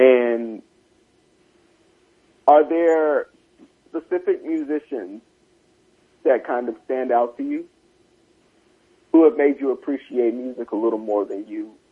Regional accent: South Carolina, United States; I'm from South Carolina, so trap was in South Carolina long before it was anywhere else.

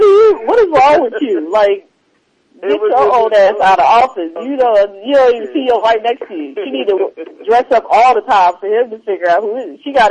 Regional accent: Oklahoma, United States; I'm born and raised in Oklahoma, and we're known for tornadoes and stuff.

